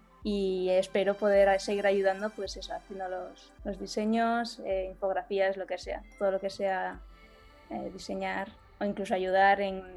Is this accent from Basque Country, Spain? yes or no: yes; Basque Country, Spain; now in Barcelona, Spain; Soy del País Vasco y por eso estudié allí. Pero en este momento estoy estudiando en Barcelona